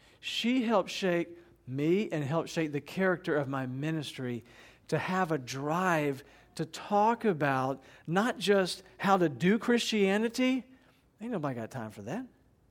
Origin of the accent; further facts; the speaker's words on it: Evansville, Indiana, United States; parish was Nativity out off Pollock, you know, on the southeast side of Evansville there. And I was growing up in the Catholic Church.